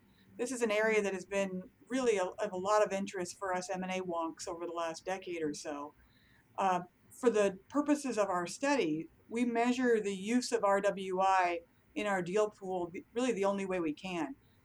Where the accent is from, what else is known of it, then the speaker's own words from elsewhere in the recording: Seattle, Washington, United States; I'm out of the Seattle office of K&L Gates, my hometown.